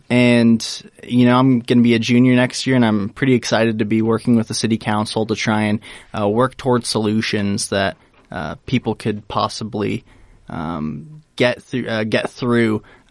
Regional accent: Winterset, Iowa, United States; So I am from Winterset, Iowa, which is about an hour and 15 minutes or so away from Ames.

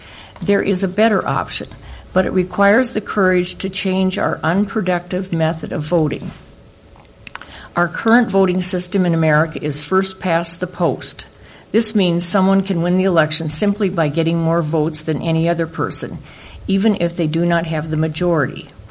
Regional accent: Ames, Iowa, United States; I was born in Ames, and I've spent my whole life within its community, growing up on a farm 20 miles north of here. Both of my parents worked in Ames as I was growing up, and my grandparents live here.

